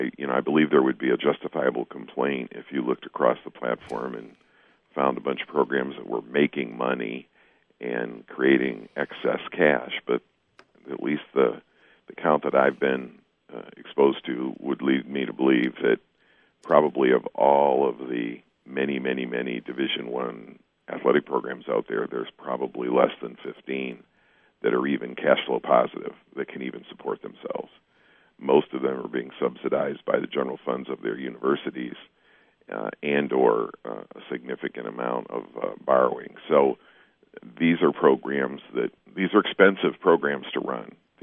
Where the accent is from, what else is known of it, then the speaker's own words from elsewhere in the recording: Michigan, United States; I'm a Michigan guy. I'm born and raised in Michigan